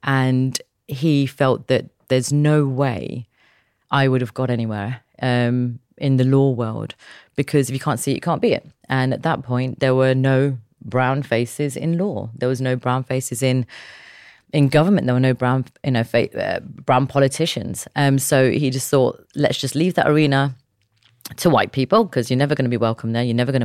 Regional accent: Leicester, East Midlands, United Kingdom; I was from Beaumont Leeds in Leicester. And it was a complete different world.

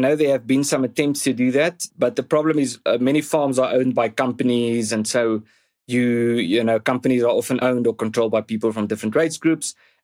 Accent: Zanin, Limpopo, South Africa; I grew up in Zanin, in the Limpopo province, which is, you could say, an agricultural town.

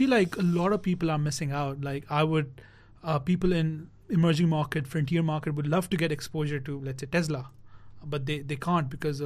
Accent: Pakistan; I'm from Pakistan, I can invest, amazing.

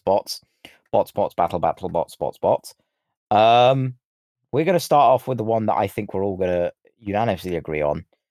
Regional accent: United Kingdom; I'm British myself.

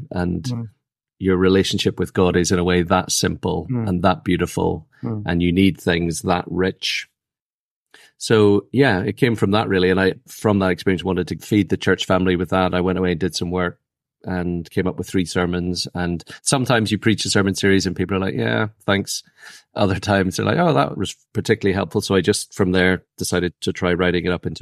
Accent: Belfast, Northern Ireland, United Kingdom; also born or lived in United States / Tanzania; I lived in Tanzania till I was 8 and then back to Belfast to work on the accent for 10 years.

